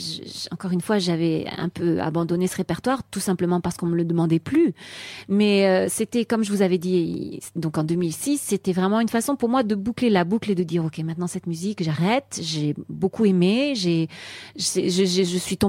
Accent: France; Je suis française, je chante du répertoire français

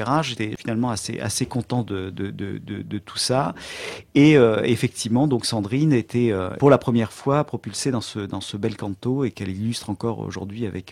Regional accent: Aix-en-Provence, Provence-Alpes-Côte d'Azur, France; J'ai grandi à Aix-en-Provence, j'ai étudié le clavecin à Aix-en-Provence.

